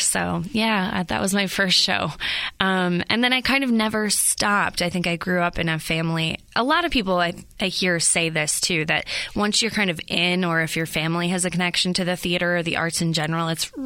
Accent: New Jersey, United States; I'm originally from New Jersey, and I studied theater performance and direction

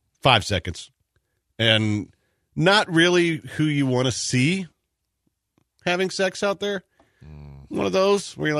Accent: Charlotte, North Carolina, United States; moved away; J-Rap, I was born and raised in Charlotte. Tough to hear it made the top five, although I did leave 5 years ago

